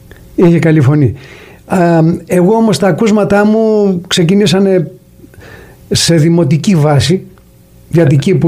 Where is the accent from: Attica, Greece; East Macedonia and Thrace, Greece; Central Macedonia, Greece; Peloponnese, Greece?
Peloponnese, Greece; Argos; now in United States; Είμαι από το Άργος της Πελοποννήσου.